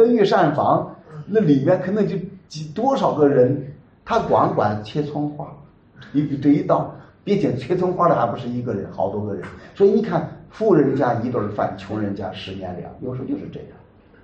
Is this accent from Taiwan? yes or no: no; China; 我们中国人说什么？